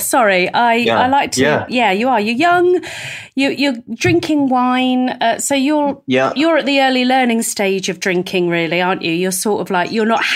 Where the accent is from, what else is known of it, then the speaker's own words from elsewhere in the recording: South East England, United Kingdom; It's only because I'm from the Home Counties as well, and it sounds really posh